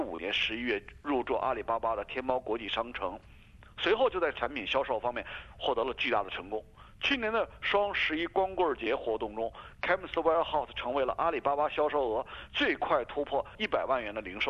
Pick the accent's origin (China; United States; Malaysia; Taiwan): China; now in Australia; 我们中国人把澳洲的这个营养品、保健品都买走了